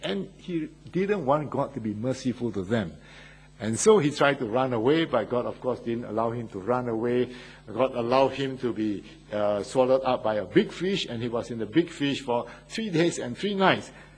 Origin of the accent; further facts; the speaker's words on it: Singapore; I came from Singapore, so I know Singapore.